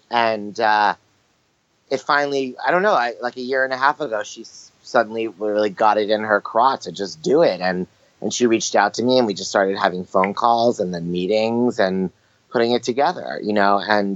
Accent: Los Angeles, California, United States; now in New York, United States; Look, I was born in New York and I grew up in L.A.

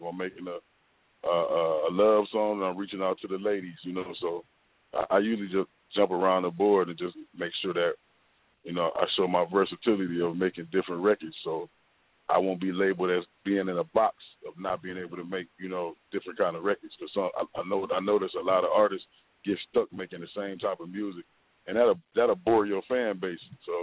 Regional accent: Chicago, Illinois, United States; now in Atlanta, United States; Chicago, but I'm in ATL.

